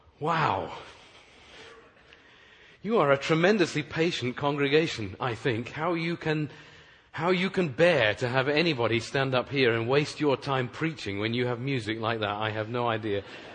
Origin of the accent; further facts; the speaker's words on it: Wales, United Kingdom; now in United States; I came over here to the U.S. a little less than 5 years ago from Wales, which is where I and my family all come from.